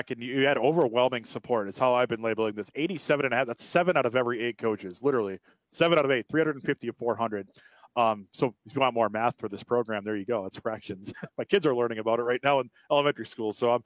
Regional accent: Cadott, Wisconsin, United States; is playing the hits from my hometown of Kidott, Wisconsin, right here.

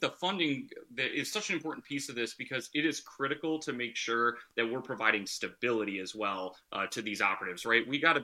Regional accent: Eau Claire, Wisconsin, United States; born or raised there

